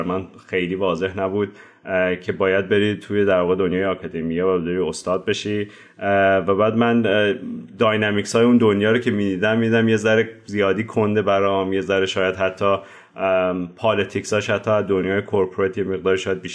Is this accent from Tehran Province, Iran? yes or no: yes; Tehran, Tehran Province, Iran; born there; من بهمن 1365 تهران به دنیا اومدم.